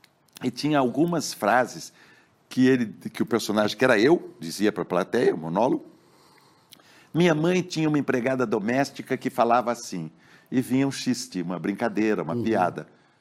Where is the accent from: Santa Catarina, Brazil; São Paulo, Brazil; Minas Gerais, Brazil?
São Paulo, Brazil; accent: Sorocaba-Piracicaba-Botucatu regional accent; Esse é o sotaque da região de Sorocaba, Piracicaba, Botucatu, né?